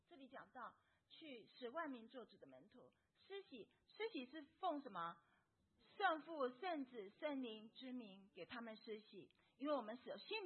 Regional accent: Henan, China; 我是河南人，那个少林寺是我的老家

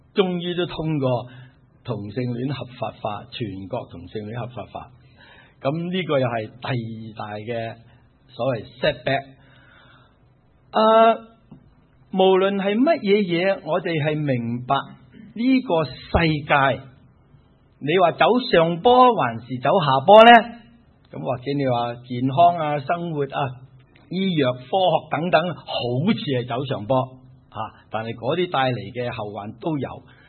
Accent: China; 我哋特别我哋中国人会好觉得亲情系好宝贵

